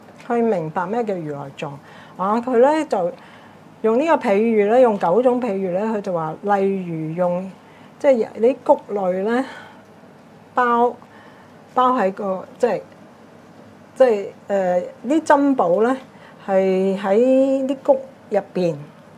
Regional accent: China; 喺我哋中國人嚟講咧，都幾重要嘅嚇。

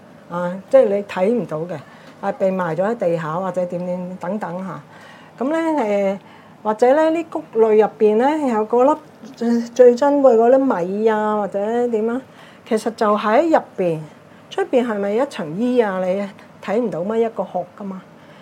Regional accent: China; 喺我哋中國人嚟講咧，都幾重要嘅嚇。

